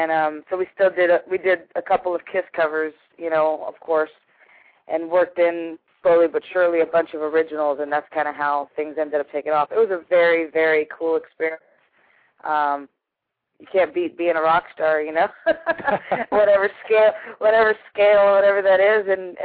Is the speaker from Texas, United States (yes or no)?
no; Florida, United States; So, and I'm from Florida, so I'm just not used to it.